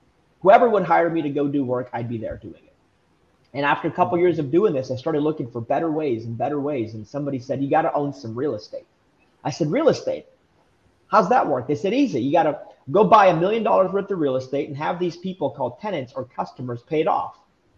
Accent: Canada; also born or lived in Romania; I'm an immigrant from Romania. I was born in communism. I'm the oldest of 9 kids and grew up in Canada, just working for everything.

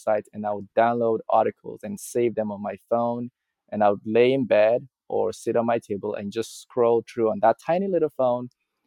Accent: Nigeria; And for a kid growing up in Nigeria who heard about Switzerland on the TV and read about it, it felt like heaven for me.

